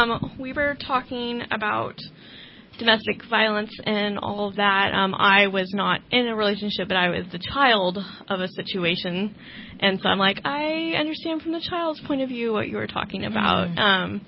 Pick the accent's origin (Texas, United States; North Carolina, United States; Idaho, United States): Texas, United States; because I'm from Texas, so like obviously we had something different